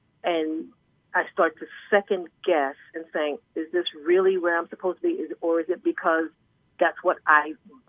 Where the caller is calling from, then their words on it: North Carolina, United States; I'm calling from North Carolina.